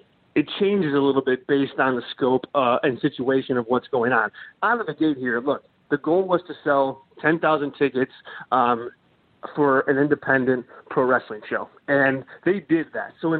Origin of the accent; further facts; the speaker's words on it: Chicago, Illinois, United States; And I'm from Chicago, Greg, and I can tell you the marketing in market here was slim to none